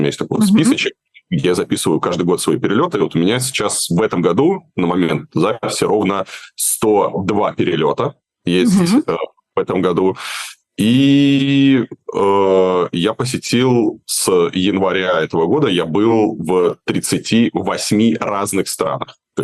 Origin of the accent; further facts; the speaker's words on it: Moscow, Russia; я вырос в Тушино, я вырос в Северном Тушино. У меня там живут родители